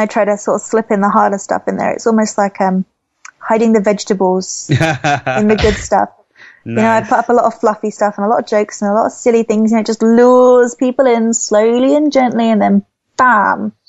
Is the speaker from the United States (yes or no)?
no; United Kingdom; Love Doctor Who, but then I am British